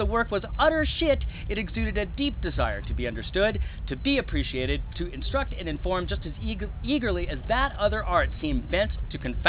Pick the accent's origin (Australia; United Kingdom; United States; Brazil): United States; Southwest; growing up in the Southwest, within 52 miles of 23 different Pueblo cultures